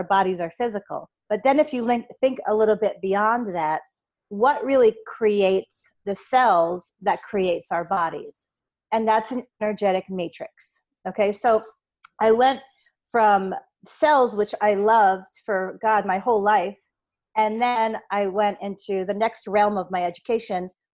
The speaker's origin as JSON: {"language": "English", "country": "United States", "tie": "born or raised there", "said": "the school that was in my hometown was National University"}